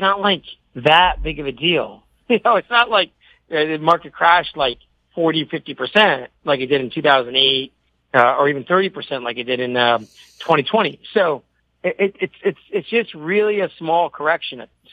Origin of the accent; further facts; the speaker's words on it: Canada; moved away; I know I'm Canadian, you're Canadian, you live in Vancouver. I don't live in Canada anymore